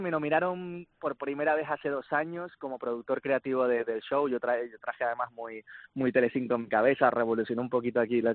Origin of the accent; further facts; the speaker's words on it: Canary Islands, Spain; accent: Canarian; now in United States; De hecho, yo decir en la televisión aquí que soy canario, a todos les da como una añoranza y un cariño por mí y por mis raíces, que es tremendo.